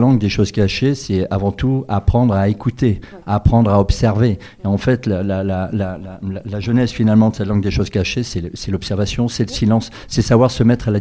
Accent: Occitanie, France; Mais il se trouve que j'ai été élevé en Lozère.

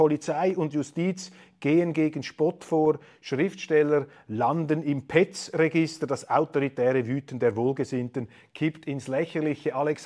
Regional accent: Switzerland; also das ist für mich jetzt als Schweizer nicht mehr ersichtlich.

